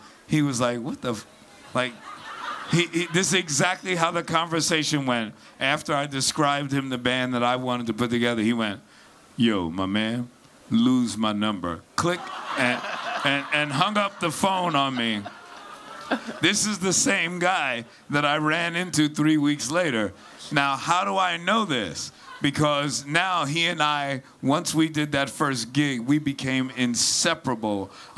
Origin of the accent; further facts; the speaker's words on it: New York City, New York, United States; we're from New York City